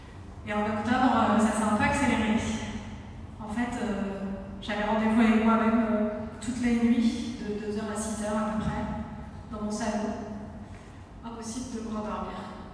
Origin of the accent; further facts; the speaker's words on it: Southern France, France; une jeune femme de 33 ans. Je viens du sud de la France